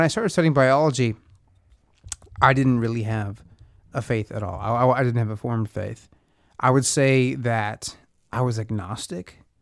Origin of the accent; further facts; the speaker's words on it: Brownsville, Texas, United States; Brownsville is on the border of Mexico by the sea, the farthest southern city on the tip of Texas.